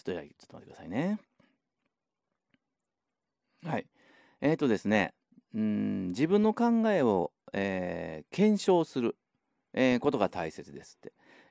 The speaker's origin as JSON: {"language": "Japanese", "region": "Osaka", "country": "Japan", "said": "僕も大阪の人間なんで"}